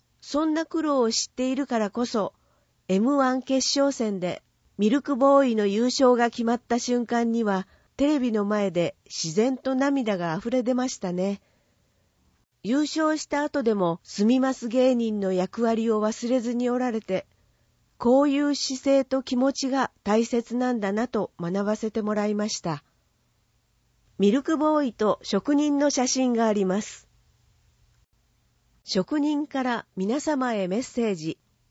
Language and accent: Japanese; Yamagata, Japan; 故郷の山形の懐かしい風景を感じさせてくれました。